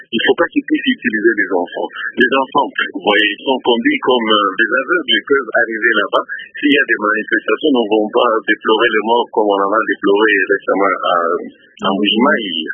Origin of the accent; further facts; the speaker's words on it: Lubumbashi, Haut-Katanga, DR Congo; elle a beaucoup fait du bien, de bonnes choses ici, chez nous, à Lubumbashi.